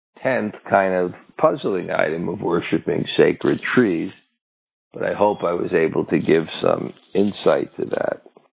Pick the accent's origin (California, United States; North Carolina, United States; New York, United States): New York, United States; Brooklyn; I'm culturally deprived. I grew up in Brooklyn. The most famous book about Brooklyn is A Tree Grows in Brooklyn, as if it's a big event.